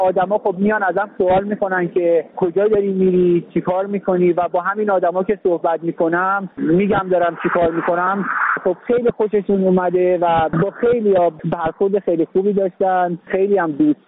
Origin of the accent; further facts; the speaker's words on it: Iran; now in Sweden; من گذرنامه ایرانو دارم. من ایرانی هستم و با اینکه 32 سال سوئد زندگی میکنم هیچ وقت تقاضای اینو نکردم که پاس سوئدی بگیرم